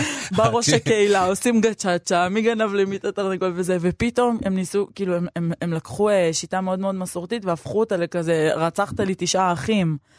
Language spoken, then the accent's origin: Hebrew; Neve Shalom, Jerusalem District, Israel; כבר הזכרת שגדלתי בנווה שלום, אז נווה שלום, אתה מכיר את נווה שלום?